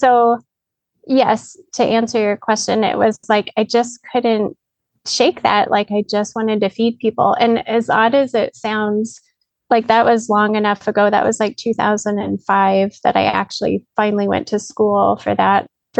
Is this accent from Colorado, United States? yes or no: yes; Greeley, Colorado, United States; also born or lived in Loveland; And so I grew up in a town called Greeley, and then I lived in a town called Loveland for a long time with my folks and my family